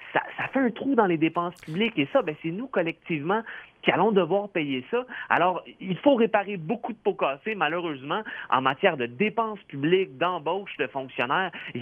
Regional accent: Canada; en tant que Canadien, en tant qu'individu

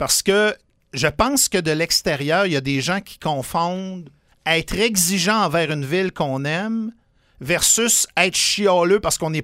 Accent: Quebec, Canada; now in Ottawa, Canada; J'ai grandi sur la Rive-Sud, étudié, fait mes études et mes parties à Québec. Depuis plusieurs années, je suis à Ottawa, mais j'ai toujours un pincement au cœur quand je reviens à Québec. Je compte d'ailleurs revenir pour ma retraite. Je n'ai jamais décroché de Québec.

